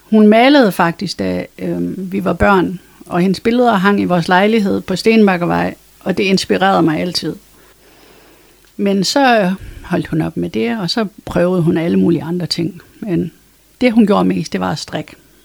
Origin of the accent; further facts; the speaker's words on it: Frederikshavn, North Denmark Region, Denmark; jeg voksede op i Frederikshavn på Stenbakkevej. Med mange ture til Sverige også.